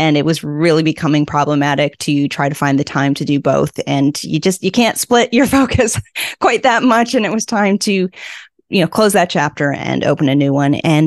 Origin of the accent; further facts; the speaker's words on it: Vancouver, British Columbia, Canada; now in Prince Edward Island, Canada; No. I raised in Vancouver. So we moved here